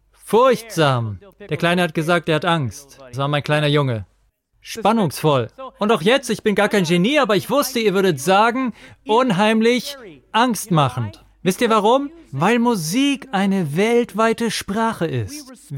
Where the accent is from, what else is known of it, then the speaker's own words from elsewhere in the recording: United States; Und als Amerikaner empfinden wir das sehr patriotisch.